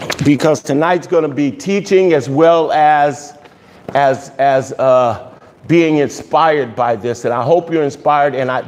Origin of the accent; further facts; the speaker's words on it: Montreal, Quebec, Canada; now in California, United States; I'm a crumb in California, but I was bred in Montreal.